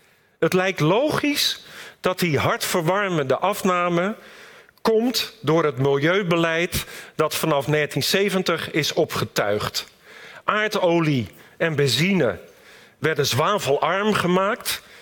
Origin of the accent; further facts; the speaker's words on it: Rotterdam, South Holland, Netherlands; Ik groeide op in de Rotterdamse wijk Katendrecht. Toen bruisend en berucht. Nu bruisend en beroemd.